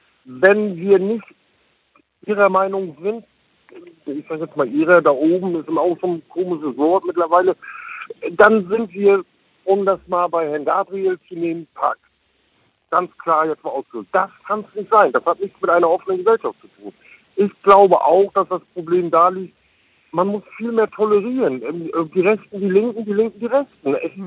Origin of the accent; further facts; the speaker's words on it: East Germany, Germany; moved away as an adult; now in Kiel, Germany; Ich bin in der DDR aufgewachsen. Nach der Wende hat mich dann hier oben nach Kiel verschlagen und so weiter. Bin 50 Jahre alt